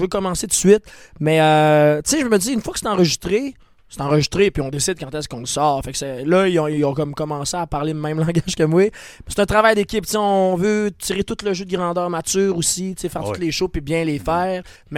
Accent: Quebec, Canada; Non, j'étais un Québécois francophone d'Amérique.

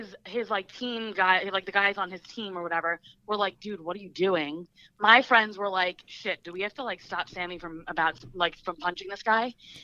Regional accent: New Jersey, United States; I get you're from Queens, but I'm from Jersey.

